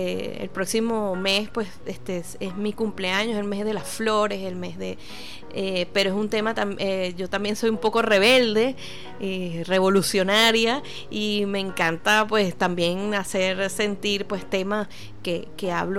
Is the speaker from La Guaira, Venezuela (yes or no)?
no; Caracas, Capital District, Venezuela; Yo soy caraqueña y voy a cantarle un joropo.